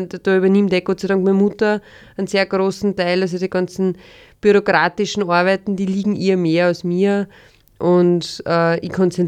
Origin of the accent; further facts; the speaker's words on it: Austria; Destillieren hat ja eine lange Tradition bei uns in Österreich